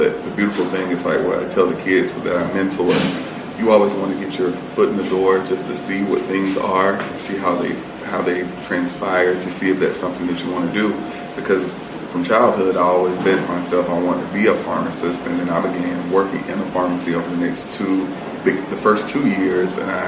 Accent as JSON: {"language": "English", "town": "Waycross", "region": "Georgia", "country": "United States", "tie": "born or raised there", "said": "Two of those portions that you only get in growing up in South Georgia."}